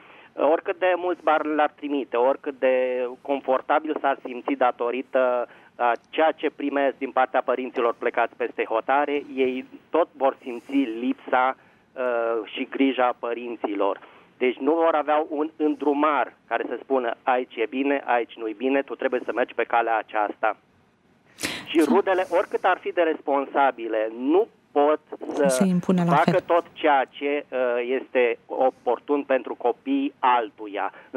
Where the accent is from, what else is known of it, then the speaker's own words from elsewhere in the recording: Bucharest, Romania; din București.